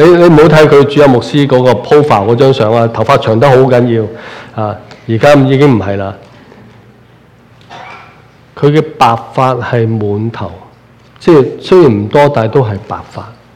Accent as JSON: {"language": "Cantonese", "country": "China", "said": "虽然我哋系中国人"}